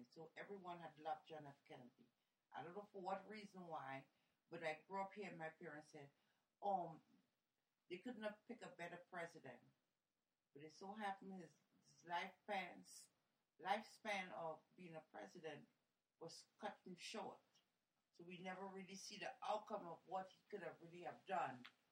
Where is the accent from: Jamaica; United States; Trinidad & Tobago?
Trinidad & Tobago; Because where I was from Trinidad, and we had a president for years ruling.